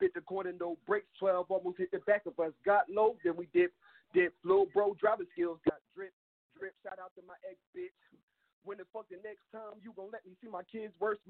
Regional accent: Trenton, New Jersey, United States; I'm from Trenton, New Jersey.

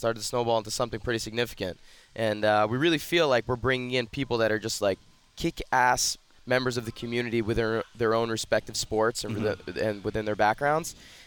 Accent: New Jersey, United States; moved away as an adult; also born or lived in California; I grew up in New Jersey, just outside of the city, and I was fortunate enough to get a scholarship to Stanford University, so I moved out west for college.

